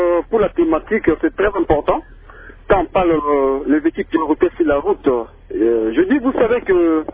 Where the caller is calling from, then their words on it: Mbandaka, Équateur, DR Congo; ici chez nous, à l'Équateur, en Mbandaka, là où je suis, il y a des routes pas à très bon état.